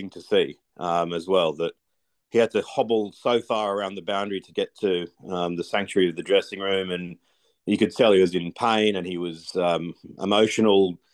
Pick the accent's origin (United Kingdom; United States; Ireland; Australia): Australia; And again, I'm not saying that as an Australian.